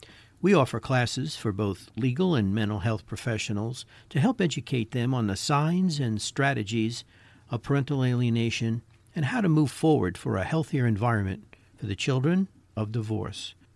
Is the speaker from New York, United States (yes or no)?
yes; New York, United States; accent: New York; My New York accent comes out sometimes.